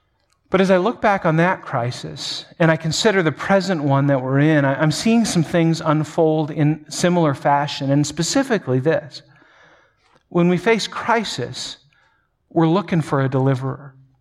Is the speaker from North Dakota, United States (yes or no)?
yes; Grand Forks, North Dakota, United States; And soon enough, 90% of the homes in Grand Forks, my hometown, had water at least in their basement.